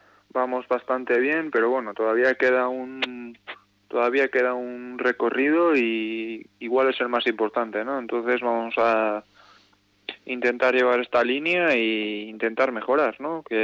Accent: Baraíbar, Navarre, Spain; vengo de Baraíbar, sí.

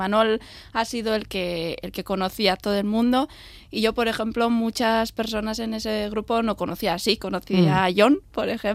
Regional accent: Navarre, Spain; la mayoría son de Guipúzcoa, todos, quitando yo, que soy de Navarra

